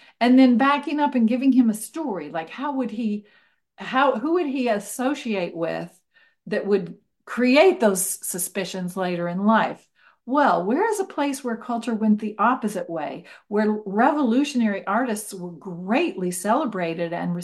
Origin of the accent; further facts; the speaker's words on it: Appalachia, United States; I feel like the things that are important to me as an Appalachian probably transfer, probably are important to people from all over the place.